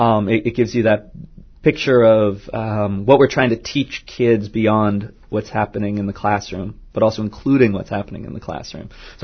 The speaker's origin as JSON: {"language": "English", "region": "Massachusetts", "country": "United States", "tie": "born or raised there", "said": "I mean, so I grew up on the South Shore, and when I first visited Gloucester"}